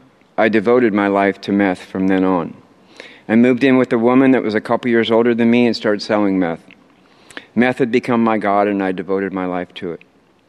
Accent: Portland, Oregon, United States; I grew up in Southeast Portland, and at 12 years old, drugs started to show up around school and my friend group.

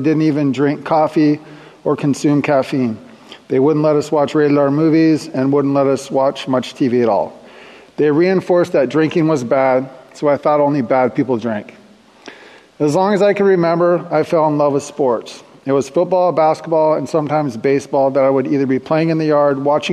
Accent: Everett, Washington, United States; born there; I was born in Everett, Washington, to a mother and a father who loved each other very much, and I feel lucky for that.

